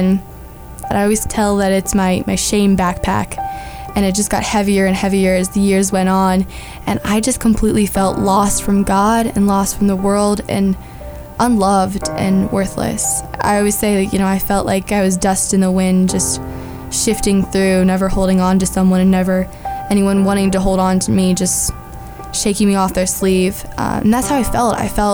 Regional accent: Indiana, United States; also born or lived in Washington, D.C.; So when I was little, my parents got divorced and we moved to Indiana from Washington, D.C.

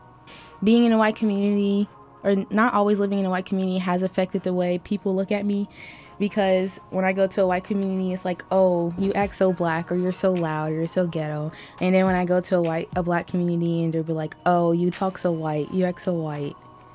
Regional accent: Indianapolis, Indiana, United States; now in Carmel, United States; I am not originally from Carmel. I am from Indianapolis.

